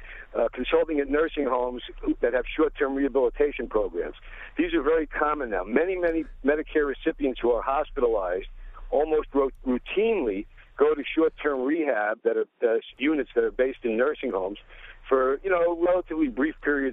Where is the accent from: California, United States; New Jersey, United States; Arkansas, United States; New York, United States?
New York, United States; Woodmere; I'm from Woodmere